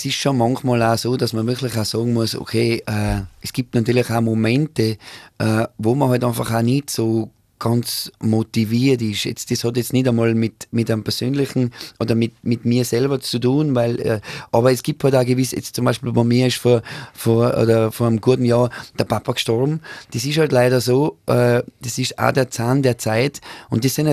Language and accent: German; Strass, Tyrol, Austria; wir kommen ja aus Strass, da ist ja oben die Brettvoll.